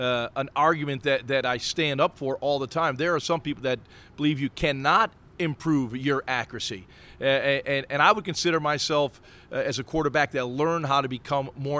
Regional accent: Lackawanna, New York, United States; And I could think back to my formative years of growing up in Lackawanna and going out to Hamburg when the Buffalo Bills used to have their practice.

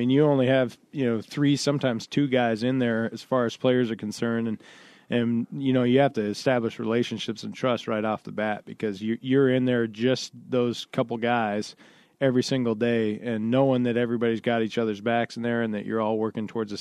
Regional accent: Minneapolis, Minnesota, United States; I was born and raised in Minneapolis, so this is tropical compared to where I grew up.

